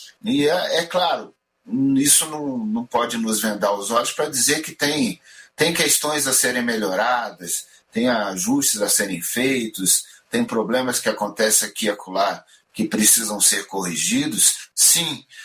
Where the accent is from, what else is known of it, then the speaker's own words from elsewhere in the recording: Brasília, Federal District, Brazil; also born or lived in Rio de Janeiro; a minha base é Brasília. Sou carioca de nascimento, mas vim para Brasília quando ainda era menino, né? Meu pai veio ser juiz em Brasília e eu acabei vindo com ele, era criança ainda. E aí nunca mais deixamos Brasília